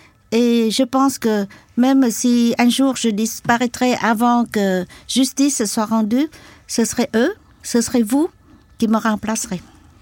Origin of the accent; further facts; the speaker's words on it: Can Tho, Vietnam; now in France; j'étais à Saigon. Mais mon village natal était pas à Saigon, mais à Cần Thơ, dans le delta du Mekong.